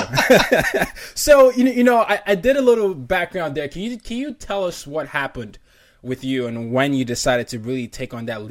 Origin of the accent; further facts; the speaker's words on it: Nigeria; I'm Nigerian, and everybody is always confused by whatever I sound like.